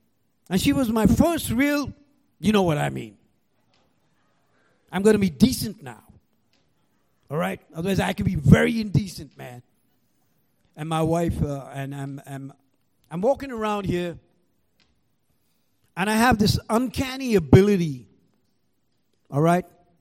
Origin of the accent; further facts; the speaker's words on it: Mumbai, Maharashtra, India; born there; And you heard my accent, right? I'm going to break it to you. I was born in Bombay in 1954. Now, if you don't know where Bombay is, it's on the west coast of India.